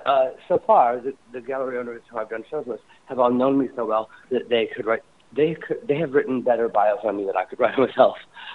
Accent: Indiana, United States; But they brought up my whole, you know, growing up in Indiana, and, you know, the whole thing.

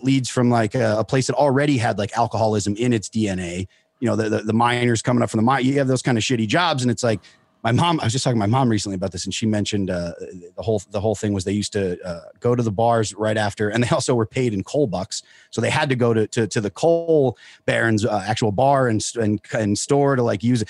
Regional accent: Pennsylvania, United States; So from I'm from Pennsylvania and kind of post industrial.

